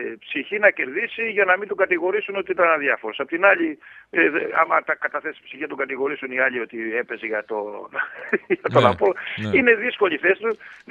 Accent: Patras, Western Greece, Greece; Σαν πατρινός, θέλω να σε δύο.

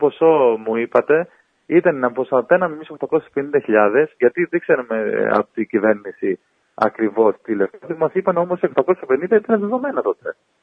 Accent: Sweden; Είμαι από Σουηδία, είμαι 35 χρόνια εκεί.

